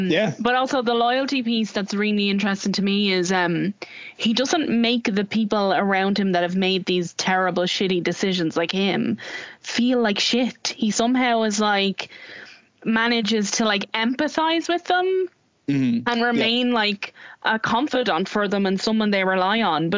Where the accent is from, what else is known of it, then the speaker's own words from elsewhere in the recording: Dublin, Leinster, Ireland; I've grown up in social housing, I'm from Ballyferma, like I have relatives who have been involved in criminality and gangland activity